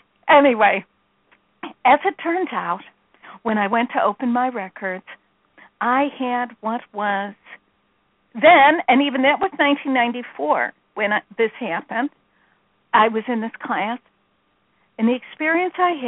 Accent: Midwest, United States; I'm from the Midwest. What do I know from Sanskrit? Nothing.

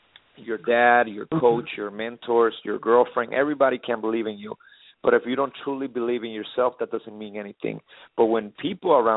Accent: Guatemala; now in United States; especially here in America, like I said, I come from Guatemala

